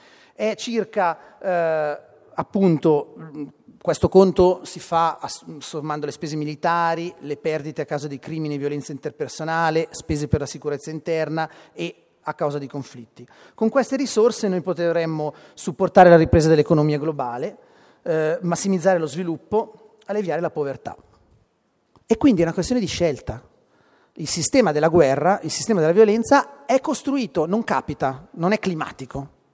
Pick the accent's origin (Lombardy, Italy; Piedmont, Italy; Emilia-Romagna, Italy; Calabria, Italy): Lombardy, Italy; vengo dal nord della Lombardia